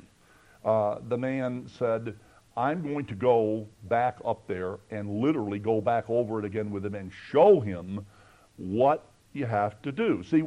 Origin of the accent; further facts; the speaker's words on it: Kentucky, United States; And I'm not a hillbilly, but I'm called one because I come from Kentucky.